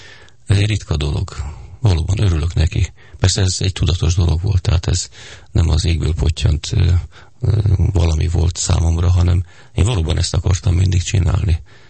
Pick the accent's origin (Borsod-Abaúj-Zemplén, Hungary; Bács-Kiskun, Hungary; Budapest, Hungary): Borsod-Abaúj-Zemplén, Hungary; Miskolc; Én alapvetően miskolci vagyok, és Miskolc mögött ott van a bükkbe teli van barlangokkal